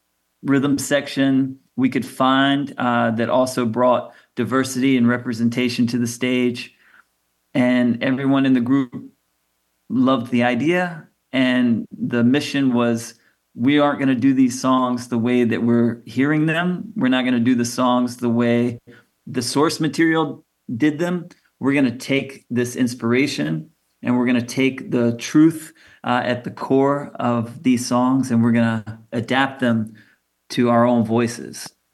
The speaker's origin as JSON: {"language": "English", "region": "the South", "country": "United States", "tie": "born or raised there", "said": "some of which I knew well as a kid and heard growing up in the South"}